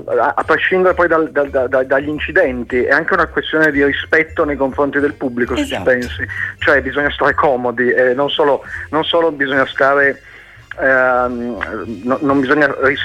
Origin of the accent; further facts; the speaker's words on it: Turin, Piedmont, Italy; Anche io sono di Torino